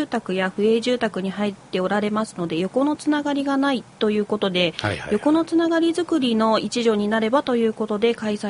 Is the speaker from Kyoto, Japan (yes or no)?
yes; Kyoto, Japan; 京都生まれの京都育ち